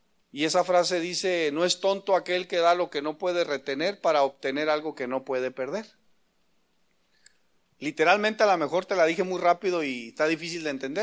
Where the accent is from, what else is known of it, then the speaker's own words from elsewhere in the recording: Mexico; no es como nosotros, como mexicano